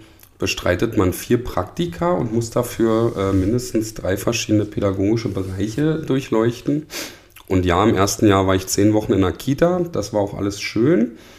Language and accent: German; Jüterbog, Brandenburg, Germany; ich bin 33 Jahre alt, bin aus Jüterbock, arbeite in Jüterbock